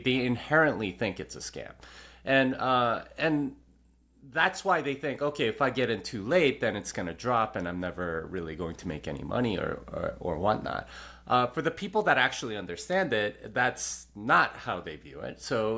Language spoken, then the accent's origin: English; Texas, United States; So I was determined to find something more obvious to show that I'm a Texan.